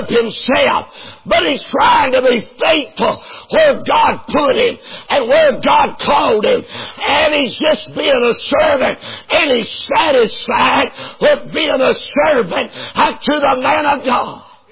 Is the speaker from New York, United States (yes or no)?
no; North Carolina, United States; I'm a mountain boy. I'm from Western North Carolina originally. I'm up in the mountains.